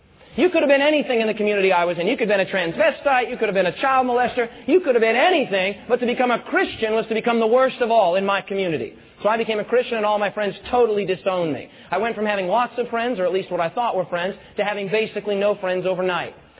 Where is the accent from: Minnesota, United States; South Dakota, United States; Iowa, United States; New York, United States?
South Dakota, United States; Rapid City; I was from Rapid City, South Dakota.